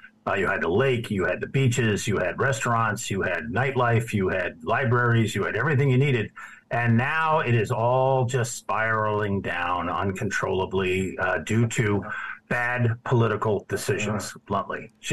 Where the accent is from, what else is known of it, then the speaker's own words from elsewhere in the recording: East Coast, United States; now in Chicago, United States; Oh, I've been in Chicago since 1984, even though I grew up on the East Coast.